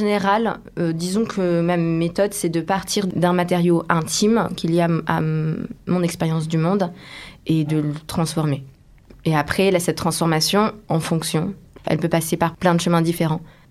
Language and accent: French; Mauritius; Tu viens d'où ? Ah, l'île Maurice.